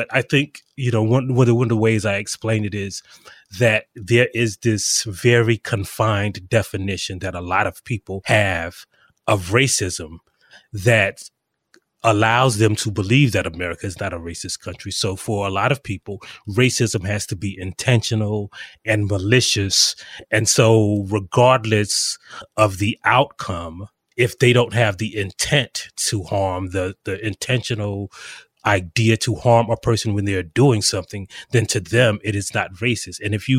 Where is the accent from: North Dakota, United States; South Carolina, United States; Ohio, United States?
South Carolina, United States; I am actually from South Carolina.